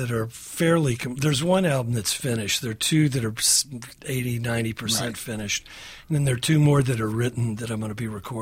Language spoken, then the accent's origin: English; the South, United States; especially I grew up in the South, you know, we in the South keep a lot of secrets from ourselves.